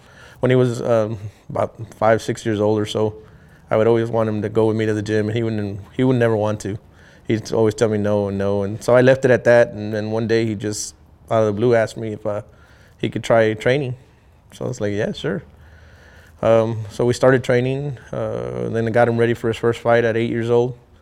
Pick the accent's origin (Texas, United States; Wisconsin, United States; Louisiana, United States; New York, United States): Texas, United States; San Antonio; also born or lived in Coahuila, Mexico; Coahuila, Mexico, and I've lived in San Antonio all my life since I came over when I was like 6 months old. So I was raised here in San Antonio.